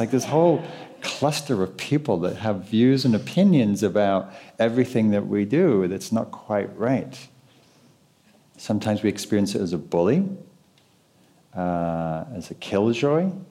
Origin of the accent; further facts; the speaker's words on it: England, United Kingdom; I come from England where people are very quirky.